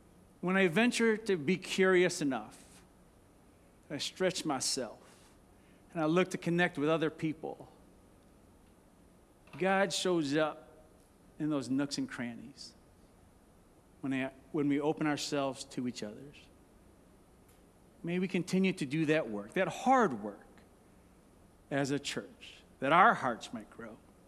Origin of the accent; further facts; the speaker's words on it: Michigan, United States; now in Midland, United States; So those of you who know me know that I grew up in Southeast Michigan, and when I was first appointed here as an associate pastor of youth ministries, being in Midland was a first for me.